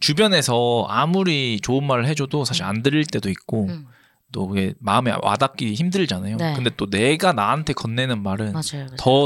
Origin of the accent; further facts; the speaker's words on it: Daegu, South Korea; accent: Daegu dialect; 저 대구 사람인데